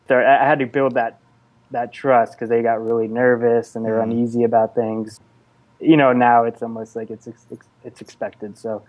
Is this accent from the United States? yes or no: yes; Erie, Pennsylvania, United States; I grew up in Erie, Pennsylvania, kind of a small town in terms of nothing's really popping in terms of the creative space. It's just a blue collar town